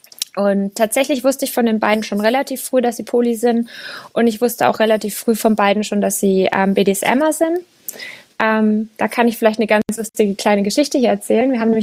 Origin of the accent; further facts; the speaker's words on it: Bavaria, Germany; moved away; Ich komme eigentlich aus Unterfranken.